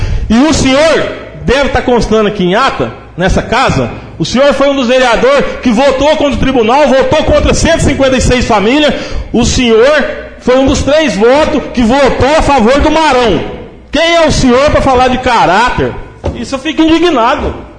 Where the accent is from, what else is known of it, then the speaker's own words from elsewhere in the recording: Planura, Minas Gerais, Brazil; born there; Eu sou nascido em Planura, acompanho a política de Planura